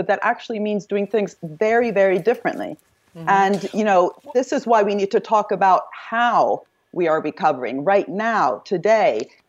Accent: Italy; English is a second language; I'm from Italy, or I didn't tell you that, I am from Italy.

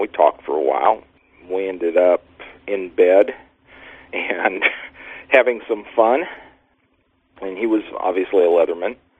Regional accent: California, United States; now in Tennessee, United States; I was born in California. One of the few natives of my age group. Lived in California most of my life until I moved to Tennessee in 1997.

